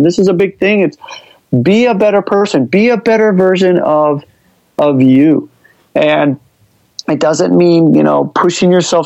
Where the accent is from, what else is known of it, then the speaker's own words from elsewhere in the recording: Wichita, Kansas, United States; So interestingly enough, I mentioned I come from Kansas, and so where I grew up is in Wichita, Kansas.